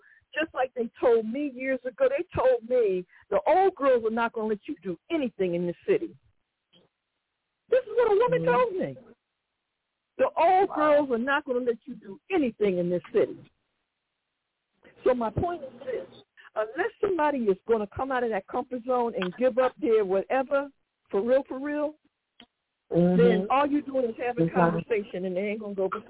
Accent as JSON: {"language": "English", "town": "Philadelphia", "region": "Pennsylvania", "country": "United States", "said": "I'm from Philly. Trust me. I know the jokers in Philly."}